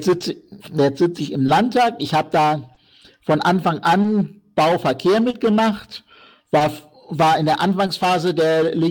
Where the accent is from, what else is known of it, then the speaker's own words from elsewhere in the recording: Cologne, North Rhine-Westphalia, Germany; vor allem auch in Köln, wo ich herkomme.